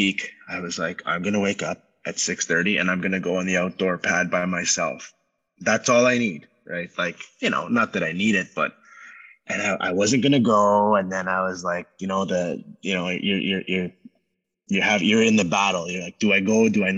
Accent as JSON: {"language": "English", "town": "Toronto", "region": "Ontario", "country": "Canada", "tie": "born or raised there", "said": "I grew up in Toronto, kind of close to the downtown University of Toronto."}